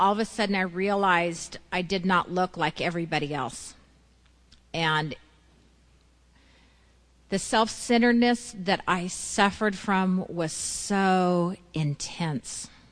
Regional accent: San Bernardino, California, United States; And I'm an Eskimo from San Bernardino. Not a lot of us. And there are none now. It was an awful place to grow up. Hated it. It's smoggy, hot, horrible.

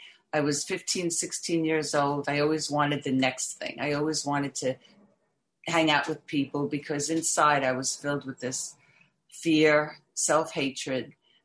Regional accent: New York City, New York, United States; I'm from New York and I'm third generation and I lived down in Chelsea back in the 80s.

